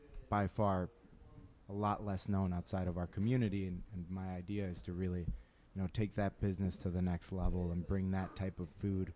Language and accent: English; Illinois, United States; I was born and raised in Pilsen.